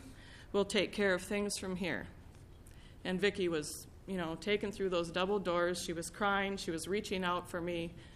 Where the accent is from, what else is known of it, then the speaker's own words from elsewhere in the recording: Rochester, United States; I'm from Rochester.